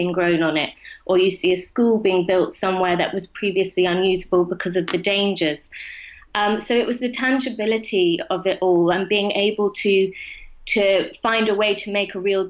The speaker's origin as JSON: {"language": "English", "region": "Scotland", "country": "United Kingdom", "tie": "born or raised there", "said": "So I grew up in Scotland"}